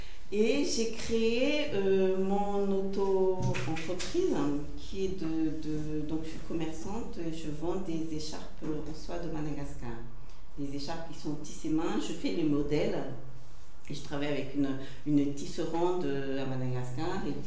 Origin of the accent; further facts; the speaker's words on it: Escornebœuf, Occitanie, France; La vie politique de chez moi, je dis toujours encore chez moi à Escornebœuf, parce qu'à Tourdain, je ne me le suis pas encore approprié